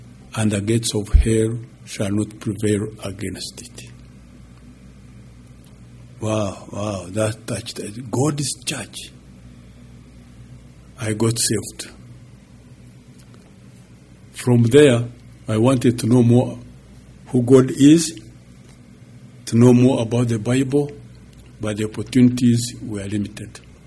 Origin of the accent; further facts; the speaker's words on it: Uganda; I come from Uganda, Africa.